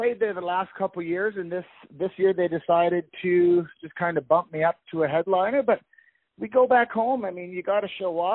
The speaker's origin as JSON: {"language": "English", "town": "Big River", "region": "Saskatchewan", "country": "Canada", "said": "I'm originally from Big River, so."}